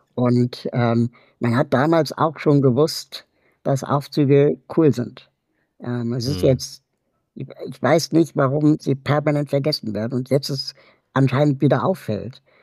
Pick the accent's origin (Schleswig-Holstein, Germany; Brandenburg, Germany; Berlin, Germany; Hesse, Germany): Berlin, Germany; ich bin in Berlin aufgewachsen. Das heißt, ich bin Berliner